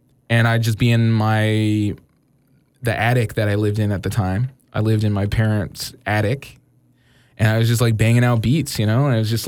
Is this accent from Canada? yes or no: yes; Edmonton, Alberta, Canada; I'm not from Queens. I'm from Edmonton, you know, but I feel like I did it for where I'm from as well as somebody could